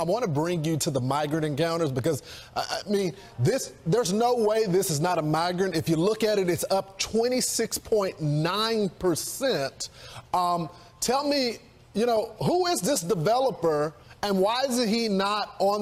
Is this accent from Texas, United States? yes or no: yes; Texas, United States; So I'm from Texas.